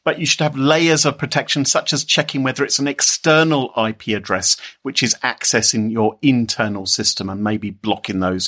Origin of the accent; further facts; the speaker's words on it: United Kingdom; Maybe it's because I'm British.